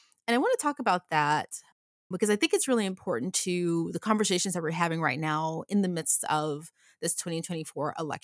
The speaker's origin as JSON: {"language": "English", "town": "Memphis", "region": "Tennessee", "country": "United States", "tie": "born or raised there", "said": "I grew up in the South. I grew up in Memphis, Tennessee. I went to a traditional Black Baptist church, New Bethel Baptist."}